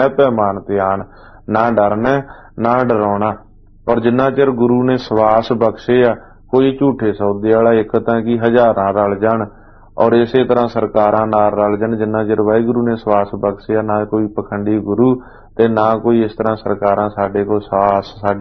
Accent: Kot Fateh, Punjab, India; ਸਾਡੇ ਪਿੰਡ ਕੋਟ ਫਤਿਹ ਜ਼ਿਲ੍ਹਾ 'ਚ ਸਮਾਗਮ ਸੀਗੇ ਜ਼ਿਲ੍ਹਾ ਬਠਿੰਡਾ 'ਚ

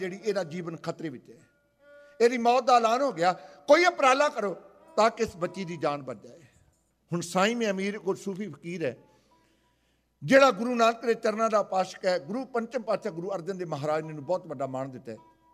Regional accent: Punjab, India; ਮੈਨੂੰ ਪੰਜਾਬ ਦਾ ਜ਼ਿਆਦਾ ਤਜਰਬਾ ਕਿ ਤੋਂ ਕਿਉਂਕਿ ਮੈਂ ਤਾਂ ਪੰਜਾਬ ਦੇ ਰਹਿਣ ਵਾਲਾ

